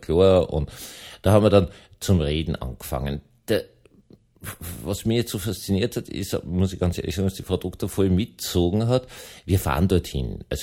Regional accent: Vienna, Austria; Ich bin in Wien aufgewachsen, habe niemals was mit Grünzeug zu tun gehabt

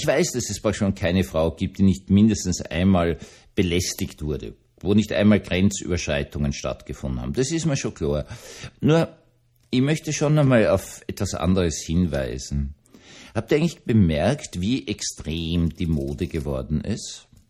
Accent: Austria; Also das würde ich jetzt so als Österreicher sehr cool empfinden.

